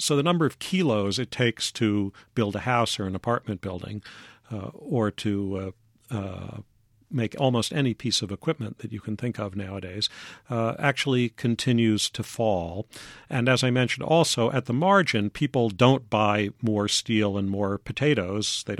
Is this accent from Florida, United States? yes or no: no; New York City, New York, United States; I was born and raised in New York City, so I have a New Yorker's view of the world.